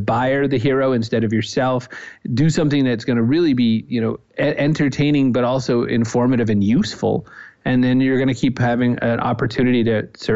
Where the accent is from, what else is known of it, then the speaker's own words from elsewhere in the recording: New England, United States; East Coast, New England, work until you're dead kind of guy.